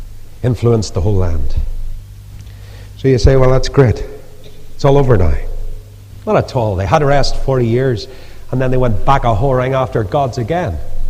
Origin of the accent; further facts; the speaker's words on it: Ireland; You go to America and say, I'm an Irishman. See a little smile come over their face? Oh, you're from Ireland, are you?